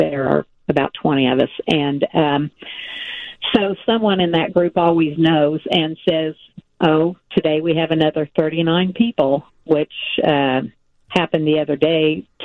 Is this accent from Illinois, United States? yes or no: no; Indiana, United States; No, we're from Southern Indiana.